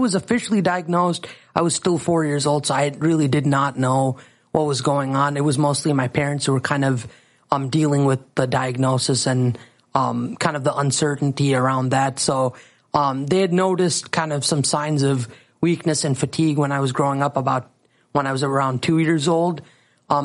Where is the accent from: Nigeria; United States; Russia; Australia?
United States; Lakeville, Minnesota; I'm 25 years old, and I'm from Lakeville, Minnesota.